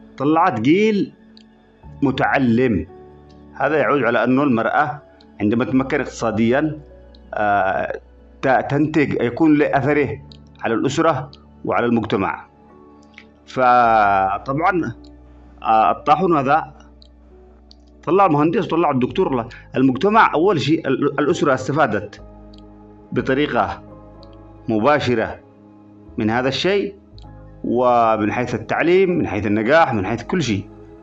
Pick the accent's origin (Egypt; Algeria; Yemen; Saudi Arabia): Yemen; عندنا باليمن